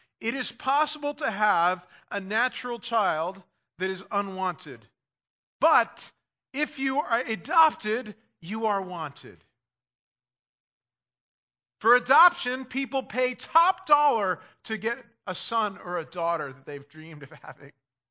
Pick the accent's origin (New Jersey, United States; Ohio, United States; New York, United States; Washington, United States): New York, United States; Armonk; I went to my the church's 25th anniversary where I grew up in Armonk, New York, right near White Plains